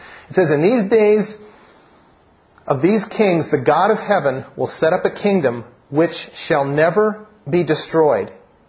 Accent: United States

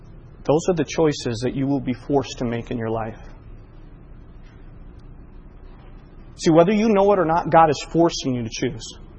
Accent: Kankakee, Illinois, United States; As a teenager growing up in Kankakee, I cut people's lawns on Saturdays.

